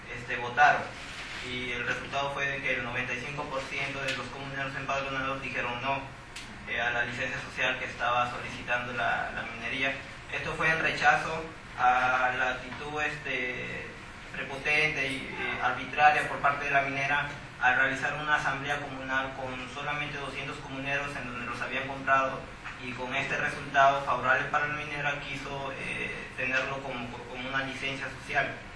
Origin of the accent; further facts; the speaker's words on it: Lambayeque, Peru; Yo soy de Lambayeque